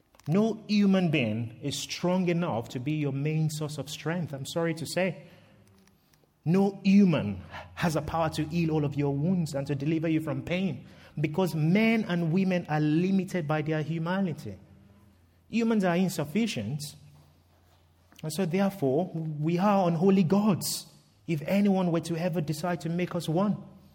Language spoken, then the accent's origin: English; Ilorin, Kwara, Nigeria; See, he bought a piece of land in my hometown of Ilorin back in the 80s and saved up brick by brick to build the family home.